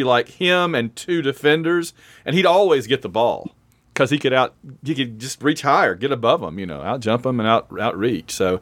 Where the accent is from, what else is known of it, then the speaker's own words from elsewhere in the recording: Alabama, United States; it's a Chillicothe thing for some reason, I guess, that we sing back home in Indiana, even though we're from Alabama.